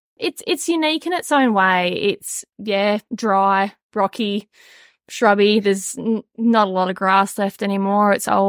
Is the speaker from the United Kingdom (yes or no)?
no; Mount Clare Station, Western Australia, Australia; I grew up on Mount Clare Station.